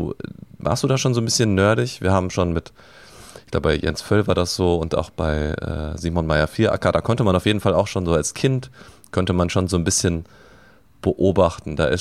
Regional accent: Dortmund, North Rhine-Westphalia, Germany; Wir haben auch da noch in Dortmund gewohnt, ich bin auch in Dortmund geboren.

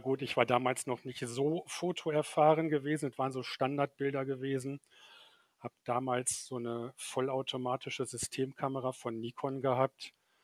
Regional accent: North Rhine-Westphalia, Germany; Ich komme ja vom Niederrhein, aus dem Krefelder Raum.

